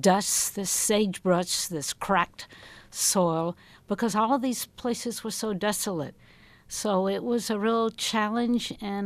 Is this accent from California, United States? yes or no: no; South Carolina, United States; Well, I grew up in South Carolina, so I had no awareness of this going on. But certainly, I've grown up in an area where there's quite a bit of racial discrimination.